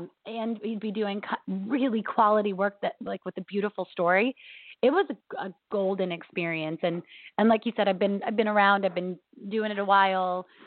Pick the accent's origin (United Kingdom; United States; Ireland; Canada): United States; Virginia; also born or lived in New York; I was made in New York, but I grew up in Virginia.